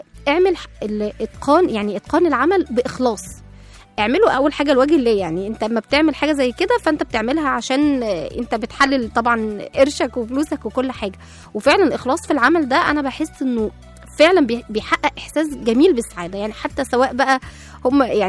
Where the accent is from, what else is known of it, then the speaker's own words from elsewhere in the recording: Egypt; ودي مشهورة قوي عندنا كمصريين، انت موت نفسك كده ليه؟